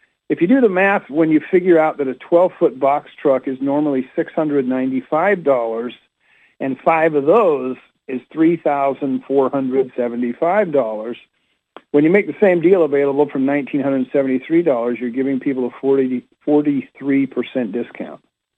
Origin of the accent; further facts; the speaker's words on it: Utah, United States; I was raised in Utah. We get all kinds of weather out there, some of it crappy with multiple feet of snow.